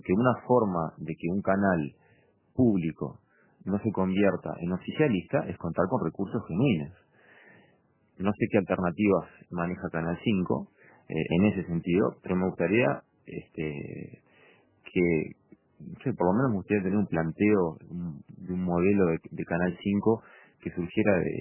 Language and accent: Spanish; Uruguay; Yo, si algo tengo para reclamar como uruguayo